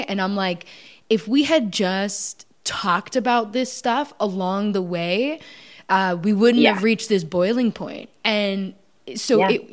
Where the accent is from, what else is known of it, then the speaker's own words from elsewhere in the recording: Canada; obviously I'm from Canada